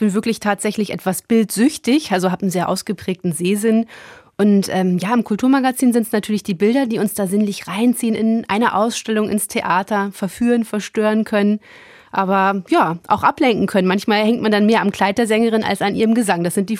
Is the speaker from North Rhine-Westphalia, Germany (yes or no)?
no; Peine, Lower Saxony, Germany; zwischen Peine, wo ich herkomme, und Mainz.